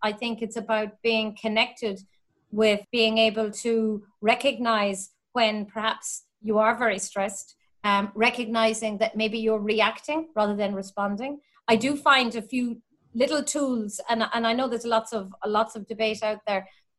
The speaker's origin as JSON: {"language": "English", "region": "County Cork", "country": "Ireland", "tie": "born or raised there", "said": "I grew up in West Cork, and my family now, we were in a village, but they've moved to Mizzenhead."}